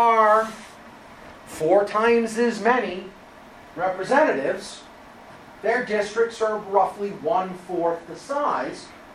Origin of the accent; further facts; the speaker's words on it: Northbridge, Massachusetts, United States; So, I grew up in Northbridge.